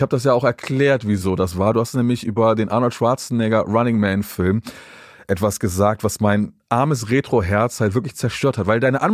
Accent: North Rhine-Westphalia, Germany; aber wir haben ja in Deutschland, da wo ich herkomme, in NRW, gefühlt erst immer im Februar Schnee

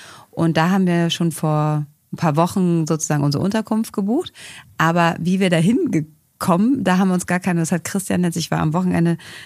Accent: Vienna, Austria; Und dann fahren wir weiter in meine Heimatstadt, Wien.

